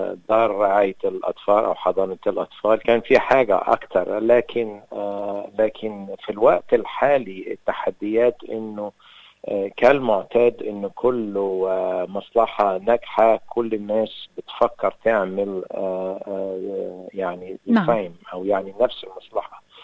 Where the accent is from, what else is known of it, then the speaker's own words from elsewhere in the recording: Egypt; moved away as an adult; أنا جاي من مصر في سنة 91، يعني وصلت الكنتري هنا